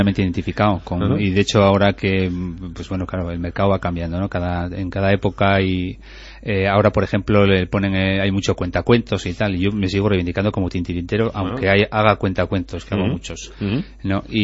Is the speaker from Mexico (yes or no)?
no; Fitero, Navarre, Spain; estábamos gente de Tudela, de Fitero, que es de donde soy yo